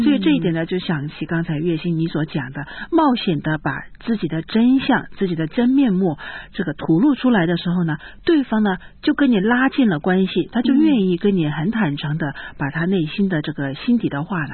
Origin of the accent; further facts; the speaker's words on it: China; 无论是你是哪里的人，我是中国人